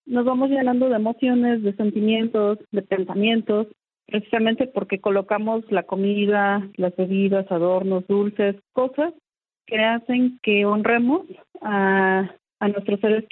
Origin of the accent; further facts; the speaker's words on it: Mexico; Digo, estos son días de gran importancia para todos nosotros como mexicanos.